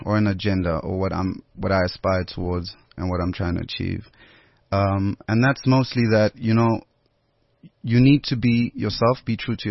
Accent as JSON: {"language": "English", "town": "Durban", "region": "KwaZulu-Natal", "country": "South Africa", "tie": "born or raised there", "lives_now": "Johannesburg, South Africa", "said": "I think the one thing I kind of experienced with growing up from Durban and being here is that in Durban, you either speak isiZulu or English."}